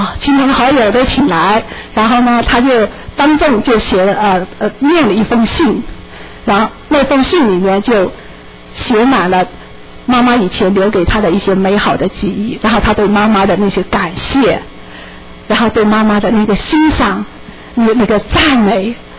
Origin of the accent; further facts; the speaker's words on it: China; 这个呢是我们中国人比较欠缺的，我们需要在这个方面来学习。